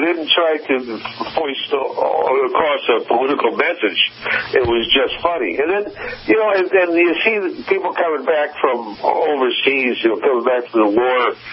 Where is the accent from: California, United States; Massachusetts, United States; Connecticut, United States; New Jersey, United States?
Connecticut, United States; Bridgeport; Bridgeport, Connecticut.